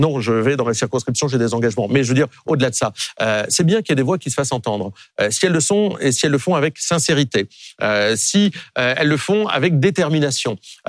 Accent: Hauts-de-France, France; Moi, je suis nordiste.

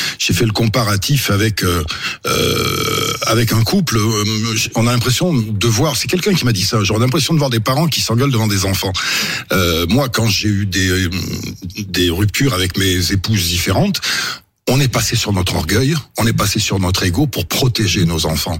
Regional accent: Nouvelle-Aquitaine, France; born there; Français de souche, c'est français de souche, c'est moi. Je suis né en Corrèze.

